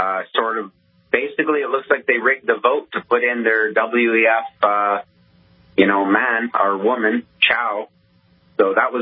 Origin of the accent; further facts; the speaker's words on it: Montreal, Quebec, Canada; my hometown of Ottawa. Well, I'm actually from Montreal, but my work town of Ottawa